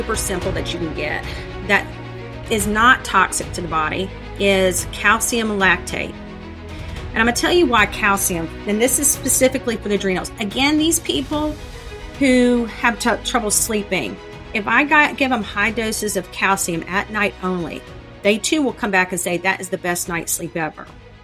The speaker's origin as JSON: {"language": "English", "region": "Mississippi", "country": "United States", "said": "I'm from Mississippi. We have pecan trees everywhere."}